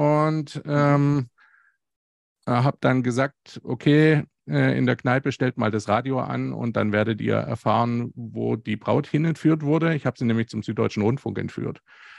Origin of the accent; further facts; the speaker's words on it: Stuttgart, Baden-Württemberg, Germany; born there; komme gebürtig aus Stuttgart.